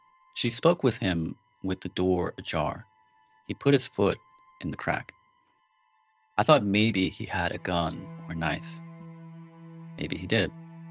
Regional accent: New York City, New York, United States; growing up in the Bronx and you know, things I had experienced.

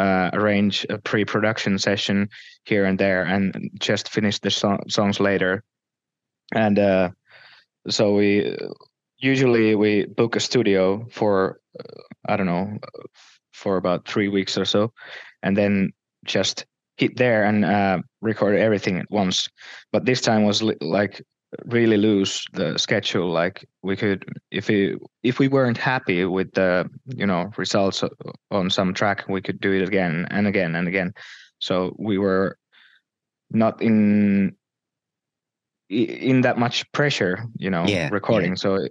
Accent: Finland; English is a second language; He comes from Sweden and we come from Finland. So we bring the, you know, grimness, and he brings the uplifting stuff.

